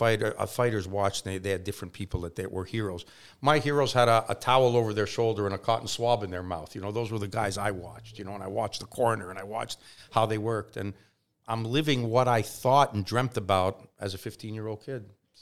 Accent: Quebec, Canada; as a little kid growing up outside of Montreal, you know, in a little town of 5,000 people

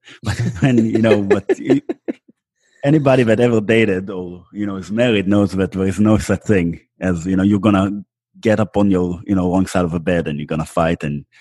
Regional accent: Israel; born or raised there

